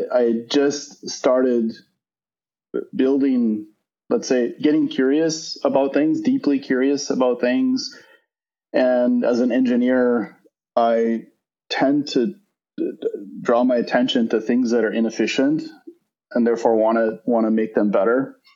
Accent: Minnesota, United States; Personally, I grew up in Minnesota. You mentioned the Midwest. That's obviously a big part of my character. Sometimes it comes out in my accent a little bit as well. I grew up in northern Minnesota. I grew up on a farm.

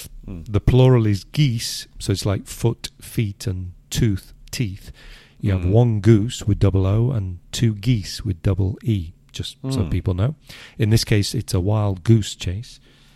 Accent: United Kingdom; being British and Brexit, we are no longer members of the, we're no longer European Union citizens.

